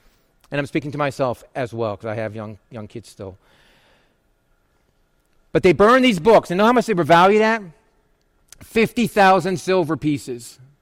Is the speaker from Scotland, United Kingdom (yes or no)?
yes; Scotland, United Kingdom; I'm Scottish too. That doesn't help.